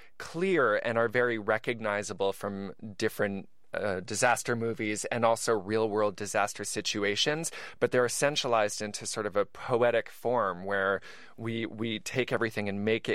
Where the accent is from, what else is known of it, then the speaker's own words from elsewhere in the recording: East Coast, United States; Well, I think about growing up on the East Coast, and I remember, I think I was maybe 8 years old when Hurricane Gloria hit.